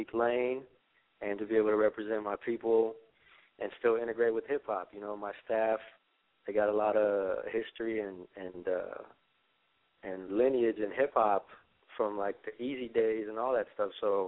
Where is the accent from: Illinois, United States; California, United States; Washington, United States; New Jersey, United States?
California, United States; Los Angeles; Well, I was born in L.A. I'm still in L.A. My family's from Armenia